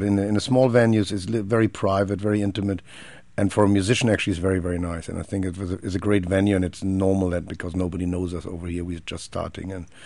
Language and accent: English; Germany; In my hometown, there was a very famous theater in Germany.